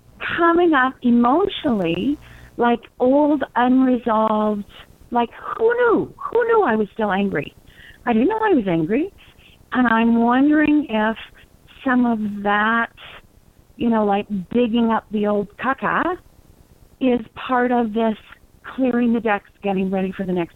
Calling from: Colorado Springs, Colorado, United States; also born or lived in Texas; Hey, Danielle … You used to talk to me in Texas, and now I'm in Colorado Springs.

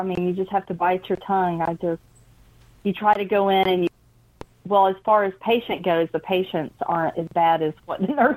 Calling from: Georgia, United States

